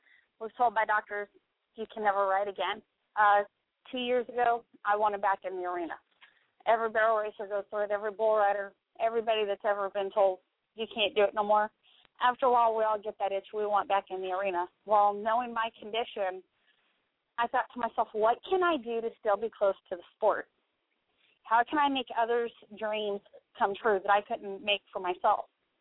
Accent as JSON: {"language": "English", "region": "Pacific Northwest", "country": "United States", "tie": "born or raised there", "said": "Even though I grew up in the Northwest, I should know this, but it's still one of those strange names."}